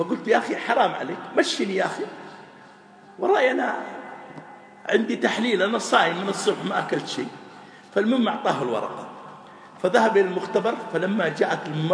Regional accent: Saudi Arabia

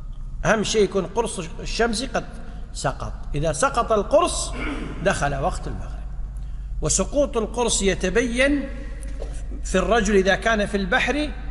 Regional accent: Kuwait; احنا عندنا في الكويت

